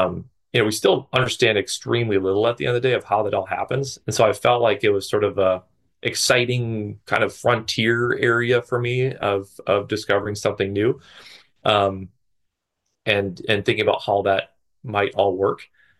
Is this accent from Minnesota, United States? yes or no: yes; Minnesota, United States; get accepted to my home state, University of Minnesota.